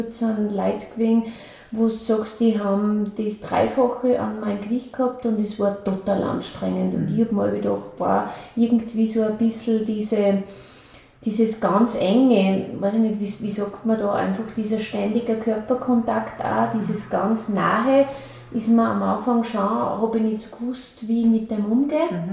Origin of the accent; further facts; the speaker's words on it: Ebensee, Upper Austria, Austria; Ich bin 1978 im Februar geboren, komme eigentlich aus gebürtig aus Ebensee, das ist 15 Kilometer weg von Bad Ischl. Bin in einer Familie mit drei Geschwistern aufgewachsen, in eigentlich, wie würde man heute sagen, in einer sozialen schwachen Familie.